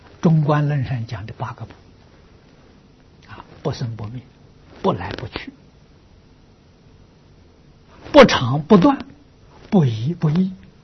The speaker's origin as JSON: {"language": "Chinese", "country": "China", "said": "我们中国人讲的心平气和"}